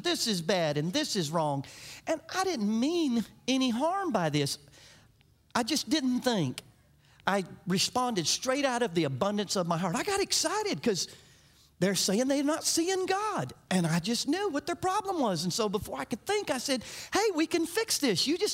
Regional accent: Orlando, Florida, United States; I grew up in Orlando, Florida, and we lived in the orange groves. And orange juice was very, very huge where I grew up.

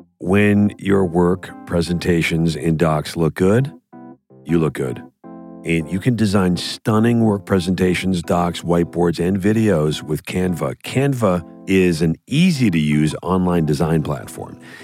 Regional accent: Canada; as a Canadian

